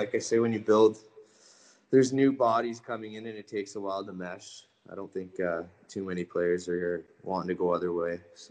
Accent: Dundas, Ontario, Canada; that Dundas Blues, where I dropped down to in Junior C, that was my hometown. That's where I was born kind of deal.

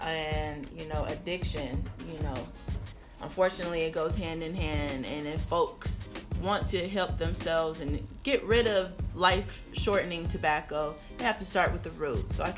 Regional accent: Cleveland, Ohio, United States; I started it because originally I'm from Cleveland.

